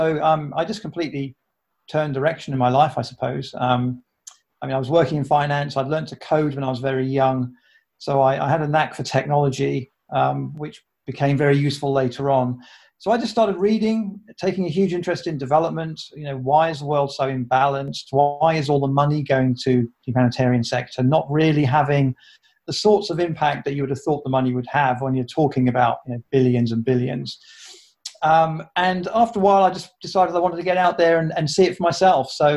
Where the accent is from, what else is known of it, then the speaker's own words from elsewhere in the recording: Jersey; So I'm originally from Jersey in the Channel Islands. And of course, you know, surrounded by beautiful countryside, lovely environment to be brought up in.